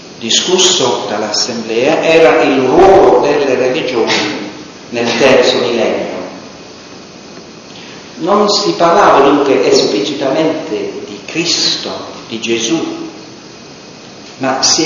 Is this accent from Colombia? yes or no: no; United Kingdom; Italian is a second language; Nel mio paese di origine, la Gran Bretagna